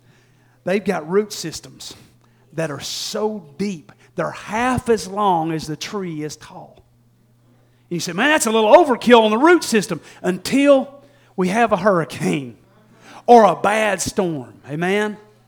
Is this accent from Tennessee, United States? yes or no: yes; Tennessee, United States; also born or lived in Georgia; I'm from East Tennessee. I've lived in East Tennessee most of my life. I dipped down into Georgia for about 10 years to get my wife.